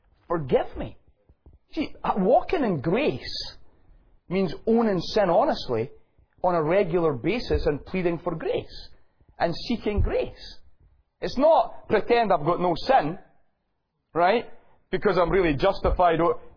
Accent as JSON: {"language": "English", "region": "Scotland", "country": "United Kingdom", "said": "I'm a Scotsman."}